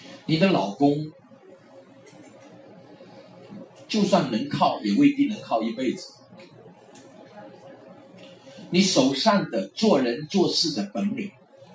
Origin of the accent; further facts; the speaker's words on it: China; 感觉作为一个中国人创业真的叫做前不着村后不着地